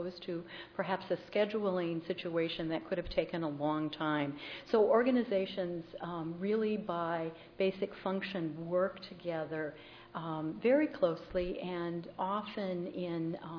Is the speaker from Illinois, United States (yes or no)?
no; Alaska, United States; I am from Alaska, as Amanda has already highlighted